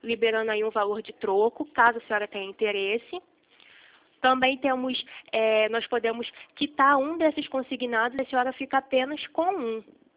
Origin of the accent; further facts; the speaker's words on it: Rio de Janeiro, Brazil; sou do Rio.